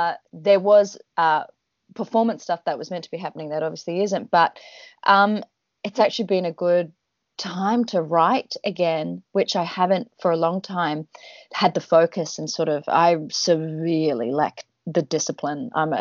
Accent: Traralgon, Victoria, Australia; I'm from a little town called Terrelgan in Gippsland, which is about 2 hours out of Melbourne. Not so far from where the big fires were. Sort of towards Mallacoota. So country town, coal mining industry, big paper mill, yeah

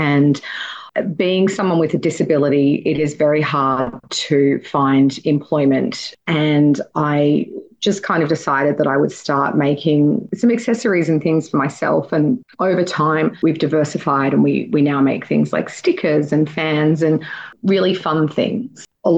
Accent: Sydney, New South Wales, Australia; I was born and bred in the Inner West.

